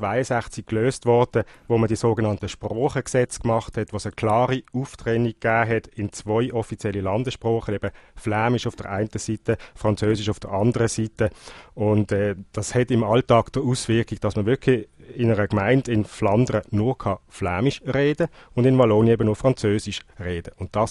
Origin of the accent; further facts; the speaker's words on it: Switzerland; now in Belgium; als Schweizer Journalist